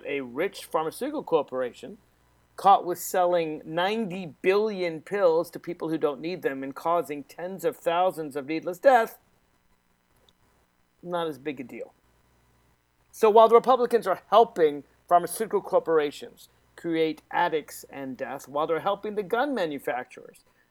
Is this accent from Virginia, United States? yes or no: yes; Alexandria, Virginia, United States; reporting live from the outskirts of Washington, D.C., in my hometown of Alexandria, Virginia.